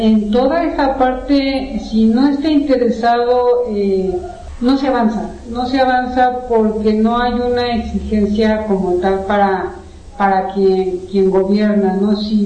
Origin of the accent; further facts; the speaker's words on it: Mexico; como mexicanos tengamos actas de nacimiento